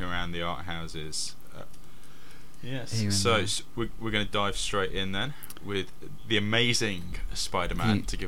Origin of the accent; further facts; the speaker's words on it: United Kingdom; I'm British. For British people, comic books means the Beano and the Dandy, or people of my age anyway.